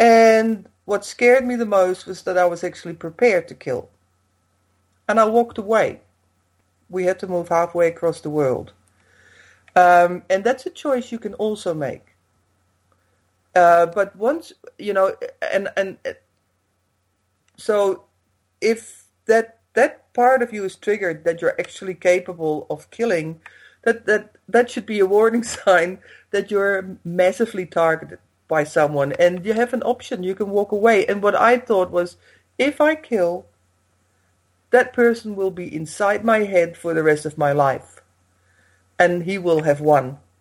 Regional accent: Netherlands; in what used to be my home country, Holland

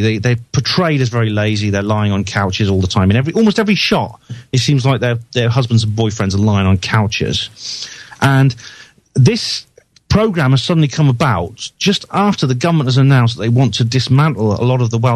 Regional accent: Wales, United Kingdom; So I come from Wales.

